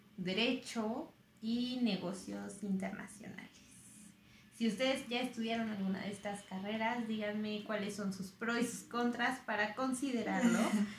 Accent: Mexico City, Mexico; born there; Nací en México, en la Ciudad de México, un 13 de marzo de 1998, que cayó viernes 13.

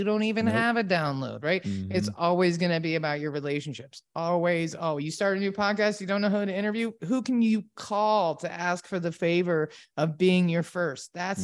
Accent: Virginia, United States; I grew up in Virginia, nowhere near any surfing.

